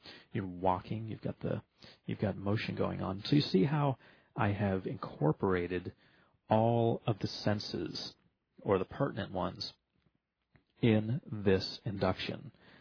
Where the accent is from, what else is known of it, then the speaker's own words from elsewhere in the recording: Florida, United States; And I grew up in South Florida.